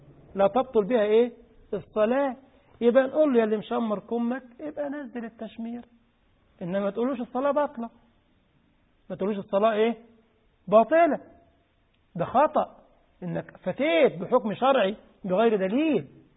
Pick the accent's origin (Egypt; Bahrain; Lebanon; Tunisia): Egypt; Upper Egypt; في بلدنا عارفين الصعيد انتوا الصعيدة عارفين الصعيدة ماشي الحمد لله أنا برضو صعيدي